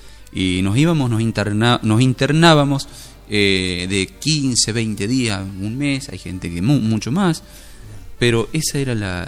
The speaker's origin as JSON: {"language": "Spanish", "town": "Diamante", "region": "Entre Ríos", "country": "Argentina", "tie": "born or raised there", "said": "yo vengo desde Diamante, Entre Ríos, una zona muy mesopotámica."}